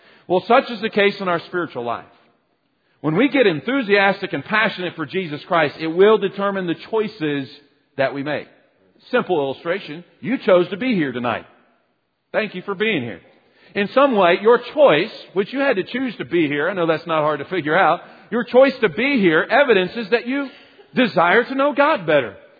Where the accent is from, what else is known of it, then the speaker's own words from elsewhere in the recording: Kansas City, Missouri, United States; Now, I'm from Kansas City.